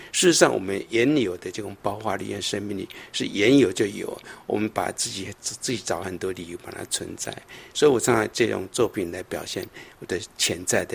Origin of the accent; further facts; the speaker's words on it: Taiwan; 所以我小时候在台湾也是一样